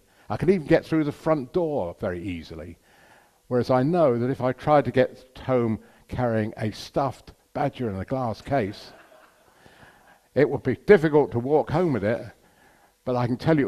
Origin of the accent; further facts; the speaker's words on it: Hemel Hempstead, East of England, United Kingdom; I've loved coins since I was a lad growing up in Hemel.